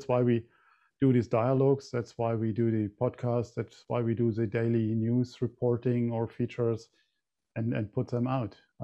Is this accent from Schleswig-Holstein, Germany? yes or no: no; Berlin, Germany; I grew up in East Berlin before the wall came down. So, and I experienced just life there for over 20 years.